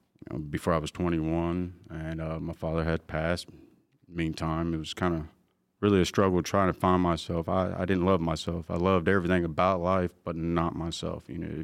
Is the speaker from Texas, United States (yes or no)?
yes; Dallas, Texas, United States; I'm a little bit of a mutt, as you could say, I guess, because I'm French, Indian, and I'm also Cajun. I'm from a southern down south, Dallas, Texas, born and raised.